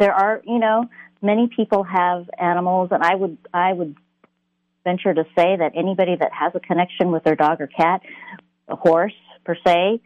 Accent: Seattle, Washington, United States; also born or lived in California; I lived in California, Southern Cal, for about 25 years, and I recently moved back to the Seattle area probably about 3.5 years ago. So back home.

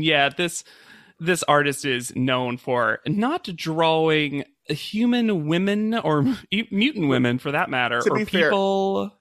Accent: the South, United States; Like many other listeners, I grew up closeted in the South, loving Top Model.

